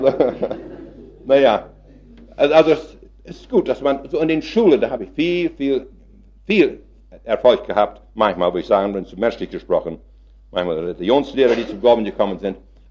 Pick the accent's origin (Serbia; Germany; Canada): Canada; Ich komme aus Kanada